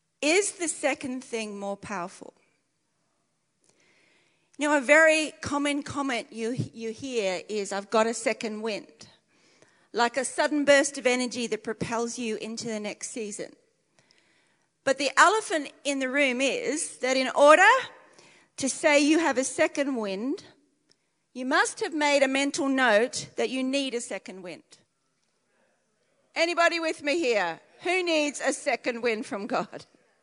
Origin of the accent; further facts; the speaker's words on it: Australia; I am Australian. There's the elephant in the room done. And we are taught as Australians that we always have to win at everything.